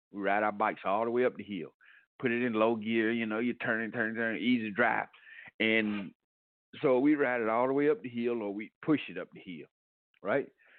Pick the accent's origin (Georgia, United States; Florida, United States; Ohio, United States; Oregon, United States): Georgia, United States; Atlanta; I grew up in Atlanta. I grew up in the north side of Atlanta. Pretty, you know, tough part of town. But, hey, that's where I lived. That's where I grew up.